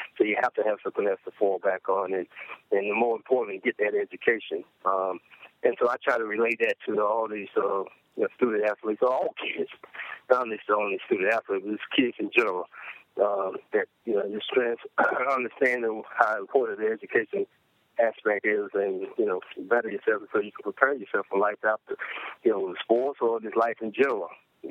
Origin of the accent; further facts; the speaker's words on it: North Carolina, United States; And growing up in the San Diego, North Carolina, where my home is, actually where I still reside, I live there now.